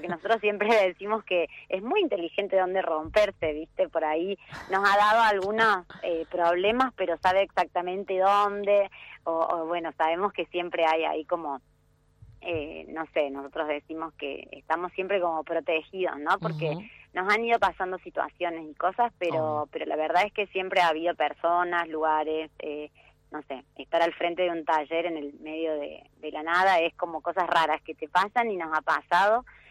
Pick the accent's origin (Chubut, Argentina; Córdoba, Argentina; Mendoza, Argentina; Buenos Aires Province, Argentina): Córdoba, Argentina; Colonia Tirolesa; Yo de una localidad que se llama Colonia Tirolesa, y yo nací en la capital.